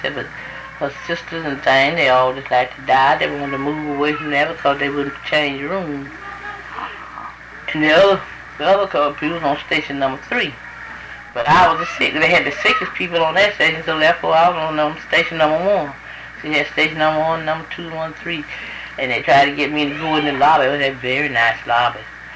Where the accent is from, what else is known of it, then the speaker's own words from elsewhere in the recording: the South, United States; I said, I didn't tell you the truth. I'm from the South, and I'm not used to it.